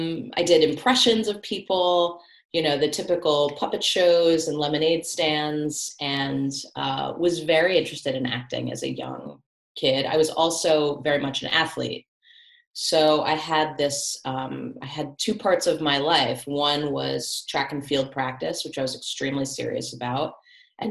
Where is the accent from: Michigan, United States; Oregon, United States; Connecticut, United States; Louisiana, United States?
Connecticut, United States; So I grew up in Connecticut. So I'm from the Northeast tri-state area.